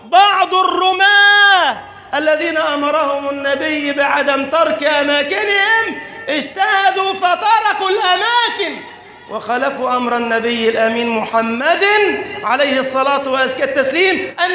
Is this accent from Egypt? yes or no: yes; Egypt; إذا نظرنا إلى سفينة بلدنا مصر وهي تتأرجح في هذه الآونة